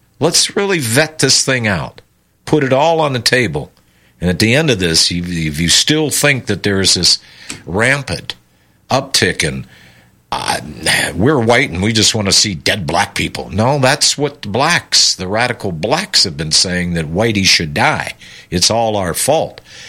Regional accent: United States; I am an American. I am of a different color, but I am American.

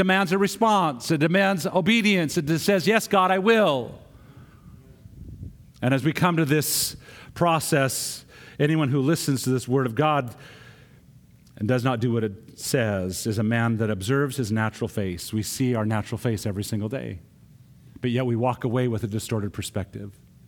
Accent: Missoula, Montana, United States; I remember growing up in Montana. Anybody been to Montana? Montana, growing up in Missoula, went to Glacier Camp, or Glacier Park.

